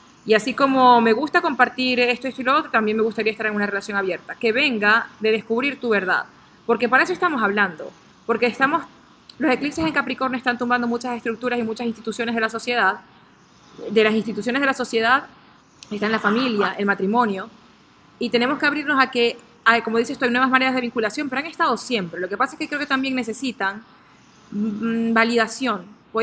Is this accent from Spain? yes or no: no; Venezuela; now in United States; yo estoy aquí en Estados Unidos, pero yo soy de Venezuela.